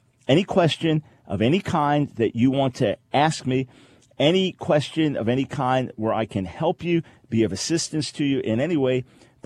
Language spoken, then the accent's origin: English; United States; I am born and raised here in America. I've traveled overseas extensively.